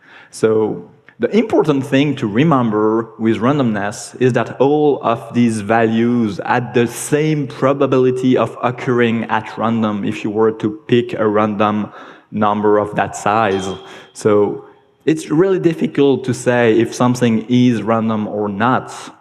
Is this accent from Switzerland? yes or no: yes; Switzerland; English is a second language; I'm from Switzerland, not Sweden.